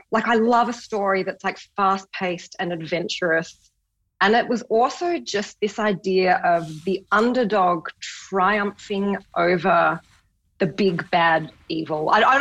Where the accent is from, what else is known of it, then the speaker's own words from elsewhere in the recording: South Fremantle, Western Australia, Australia; I am a local, yes. I grew up in Western Australia, in South Fremantle. But I left as soon as I finished high school. I was out of here, and I've spent a long time living in other parts of Australia and all over the world.